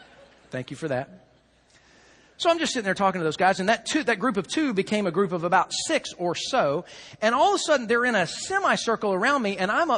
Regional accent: the South, United States; I'm from the South, man. We don't do that. We eat grits.

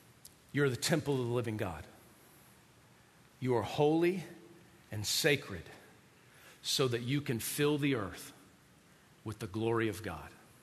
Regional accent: the South, United States; My connection to them is not because I'm originally from the South.

